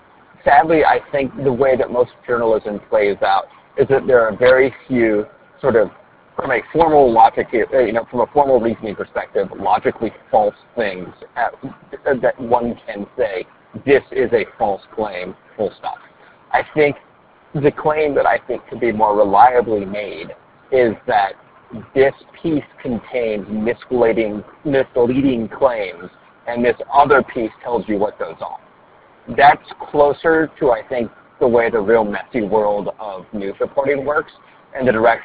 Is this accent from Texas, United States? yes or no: no; Kansas, United States; I grew up in Kansas.